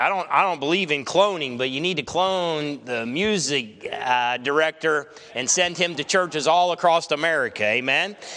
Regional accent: Ohio, United States; I grew up in Ohio, and I joined the Air Force because I was flunking out of college and I needed a plan B.

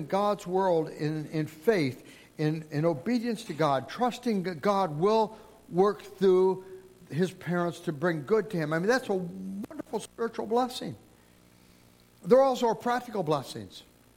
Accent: Toledo, Ohio, United States; When I was a kid, we grew up in Toledo, Ohio.

